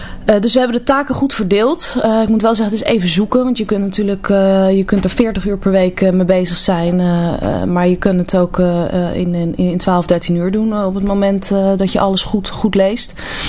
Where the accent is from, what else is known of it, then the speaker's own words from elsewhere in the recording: Oud-Beijerland, South Holland, Netherlands; also born or lived in Utrecht / Breda / Rotterdam; Eigenlijk opgegroeid in Oud-Beierland, in de Hoekse Waard. Mm-hmm. Vanuit de Hoekse Waard gaan studeren in Breda.